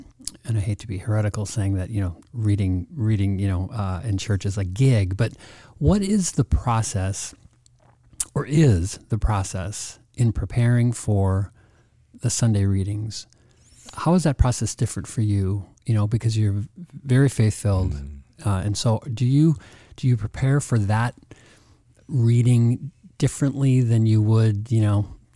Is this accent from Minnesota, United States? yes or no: yes; Minnesota, United States; you don't sound like a small town Minnesota kid like me.